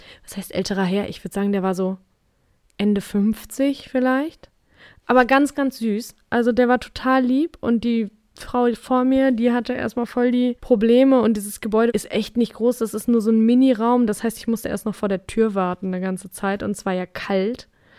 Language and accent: German; Germany; Also der hat an meinem Englisch erkannt, dass ich aus Deutschland komme